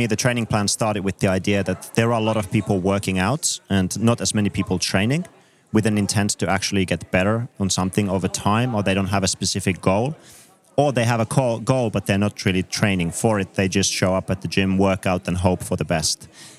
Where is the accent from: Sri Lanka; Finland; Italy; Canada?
Finland; English is a second language; moved away; also born or lived in Paris, France; I'm originally from Finland. It's been over 20 years now that I lived abroad.